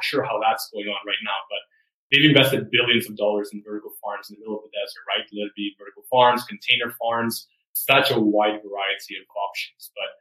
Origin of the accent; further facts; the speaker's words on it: Spain; moved away as an adult; now in Canada; I mean, growing up in Spain, you know, we had the economy got a big crash after 2008.